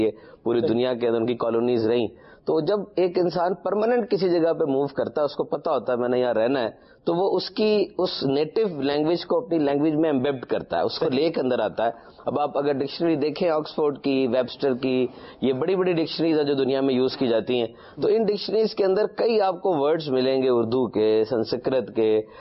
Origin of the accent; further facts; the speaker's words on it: Punjab, Pakistan; now in Karachi, Pakistan; کراچی کا موسم ایسے ہے تو ایسا ہی, ہم دونوں پنجاب سے ہیں, پنجاب کے مقابلے میں تو کوئی سردی نہیں آئی